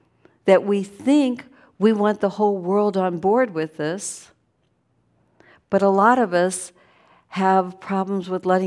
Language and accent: English; Midwest, United States; When I was growing up in the Midwest, we really didn't have that come up too much.